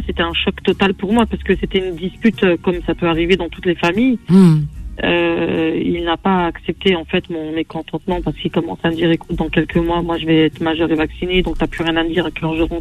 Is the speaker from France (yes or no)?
yes; France; born there; Je suis née ici en France.